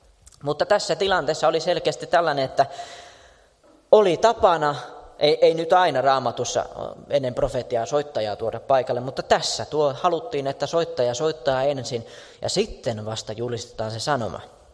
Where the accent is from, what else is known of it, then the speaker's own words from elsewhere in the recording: Lohja, Uusimaa, Finland; Olen kotoisin Lohjalta ja muistan, kun asuin Lohjan keskustassa